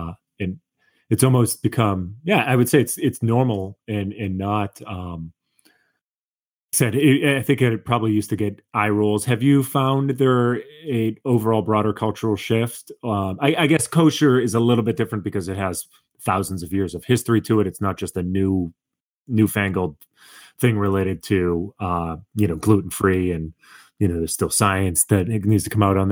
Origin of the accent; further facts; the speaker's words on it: Boston, Massachusetts, United States; I grew up in Boston on a street that was primarily Jewish.